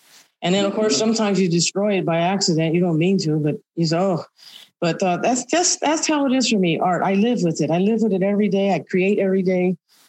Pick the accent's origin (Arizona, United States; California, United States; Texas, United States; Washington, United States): California, United States; Because I miss California. I was born and raised in the General Hospital 1 year after Margaret Garcia.